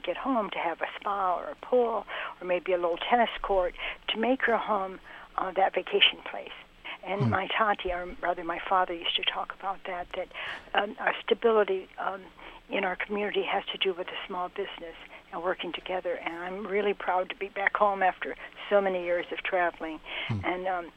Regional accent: Fort Wayne, Indiana, United States; And my idea also here in Fort Wayne, since this is my hometown, is great downtown.

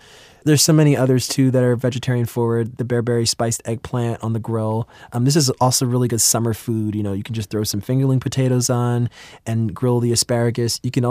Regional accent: New York City, New York, United States; So I'm from New York City and I grew up in Queens where it's just like the most diverse borough for food.

